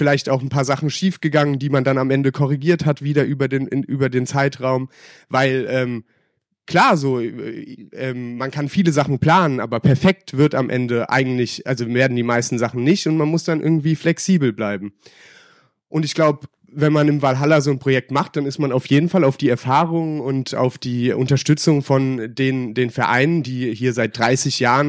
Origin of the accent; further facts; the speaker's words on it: Wiesbaden, Hesse, Germany; Ich bin hier in Wiesbaden aufgewachsen, war am Moosbacher Berg auf der Schule